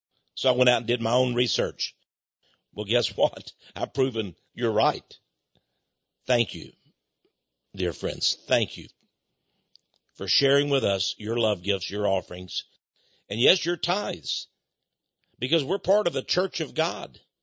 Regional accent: Texas, United States; accent: Texas; You're going to see land, and there ain't, excuse my Texas accent, there ain't nothing else there. I mean, even prairie rabbits don't go between here and El Paso.

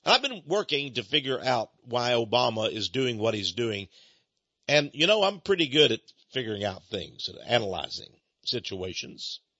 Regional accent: Texas, United States; What a greedy dude that guy was. I'm a Texan, but he was bad, bad.

